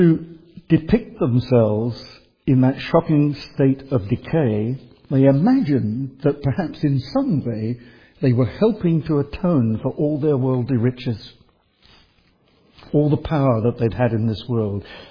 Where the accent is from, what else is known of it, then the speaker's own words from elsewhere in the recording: East of England, United Kingdom; born there; for me at that time it was way up north because I was born in Essex.